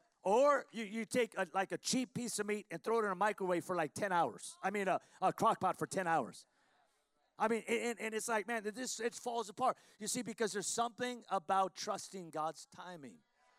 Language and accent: English; Los Angeles, California, United States; I mean, I'm a guy from East L.A., but I love the South.